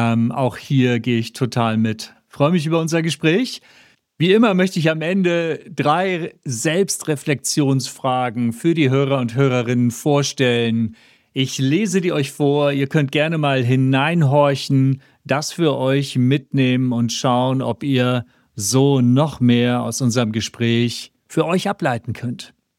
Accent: Hamburg, Germany; aus Hamburg

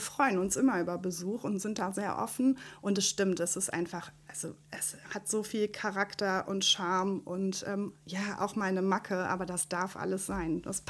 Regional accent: Korschenbroich, North Rhine-Westphalia, Germany; Ich bin aus Korschenbruch. Das ist ja nicht allzu weit weg. Und ich bin hier in Wifflinghofen durch einen Zufall gelandet.

